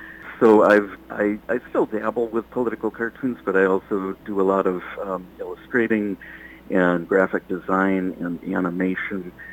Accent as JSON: {"language": "English", "region": "Wisconsin", "country": "United States", "tie": "born or raised there", "lives_now": "Minnesota, United States", "said": "I grew up in Wisconsin, so I've lived about half my life on each side of the Mississippi, and moved to Minnesota in 95"}